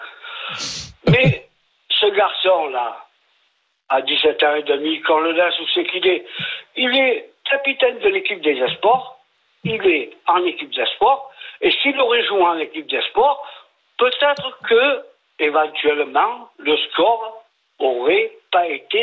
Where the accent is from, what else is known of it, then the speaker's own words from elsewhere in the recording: Marseille, Provence-Alpes-Côte d'Azur, France; je suis Marseillais